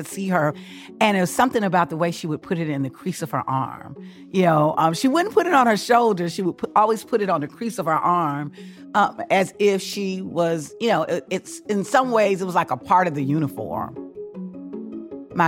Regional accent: Mobile, Alabama, United States; You know, my first memory of voting was with my grandmother in Mobile … I was her baby. I mean, she raised me. I am a grandmama's baby.

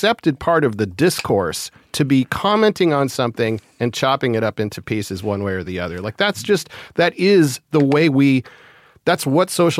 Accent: Berkeley, California, United States; I grew up in Berkeley.

